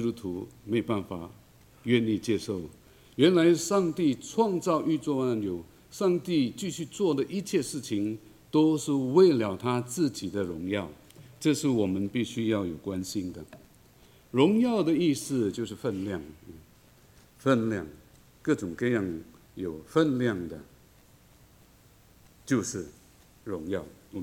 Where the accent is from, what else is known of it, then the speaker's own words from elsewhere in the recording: China; 的习俗我们中国人看了眼睛都亮了